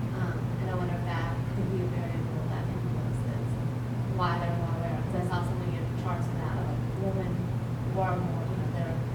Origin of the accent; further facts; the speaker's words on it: Pakistan; first of all, I'm from Persian from Pakistan